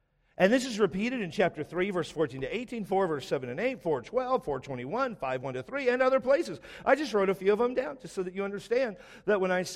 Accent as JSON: {"language": "English", "region": "Texas", "country": "United States", "tie": "born or raised there", "said": "It's not like growing up in Texas. If you say certain phrases, you can say anything you want to people."}